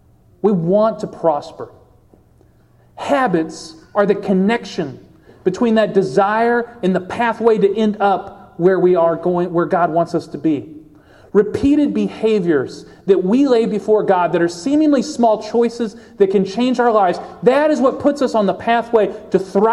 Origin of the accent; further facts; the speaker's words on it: Kentucky, United States; born there; well, I was born in Kentucky, so like fifth grade, we learned how to brush our teeth.